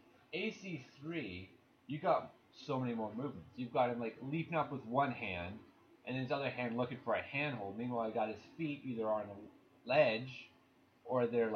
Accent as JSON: {"language": "English", "country": "Canada", "said": "Now, I love history. I'm Canadian."}